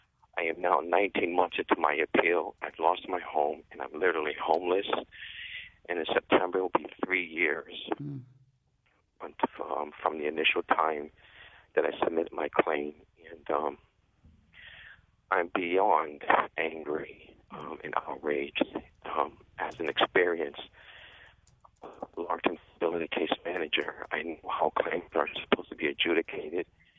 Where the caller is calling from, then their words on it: Bristol, United States; I'm calling from Bristol, and I'm a disabled veteran.